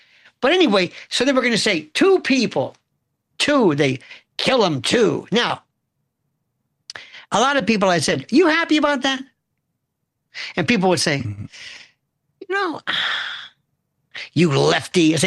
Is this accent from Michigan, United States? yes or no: no; Florida, United States; Yesterday in my native Florida, I'm not from Florida, I'm from Florida.